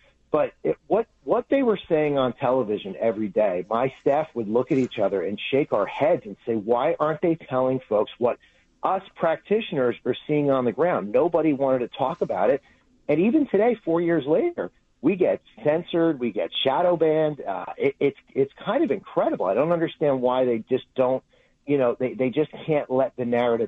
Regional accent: New Jersey, United States; we were the first company to ever do a COVID test in my home state of New Jersey

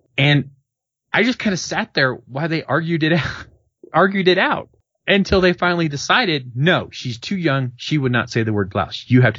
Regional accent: Chicago, Illinois, United States; She's from Chicago. I'm from Chicago. I'm Irish Catholic, though I've gotten over it.

